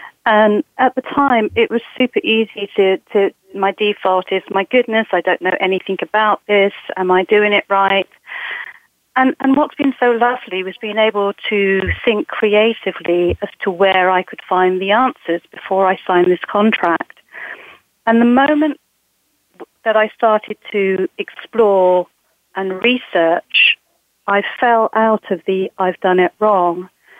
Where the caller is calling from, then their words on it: Cheshunt, East of England, United Kingdom; I'm calling in from Chesant in the UK.